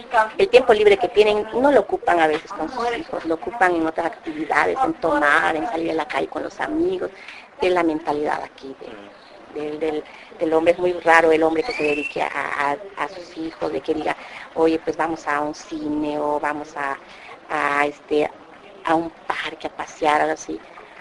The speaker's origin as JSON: {"language": "Spanish", "region": "Campeche", "country": "Mexico", "said": "pues como vengo de Campeche, de pues una ciudad, un pueblo más grande"}